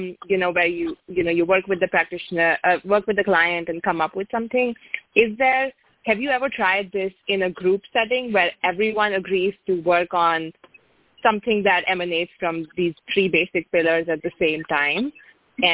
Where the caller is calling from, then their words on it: Berkeley, California, United States; I'm calling from Berkeley, California.